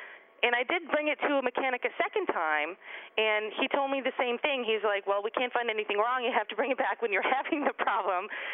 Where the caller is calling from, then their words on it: Portland, Oregon, United States; I'm calling from Portland, Oregon.